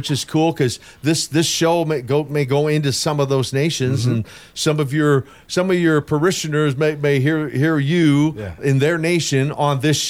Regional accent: West Virginia, United States; Growing up in West Virginia.

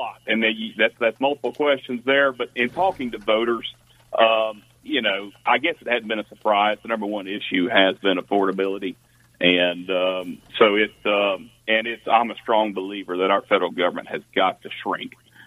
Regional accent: United States; growing up in rural America, you own firearms

